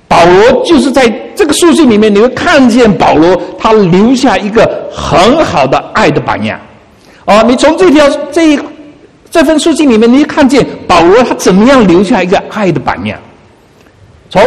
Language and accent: Chinese; China; 当时我们中国人特别不放心啊，因为我们从那个地方出来的啊，不放心啊。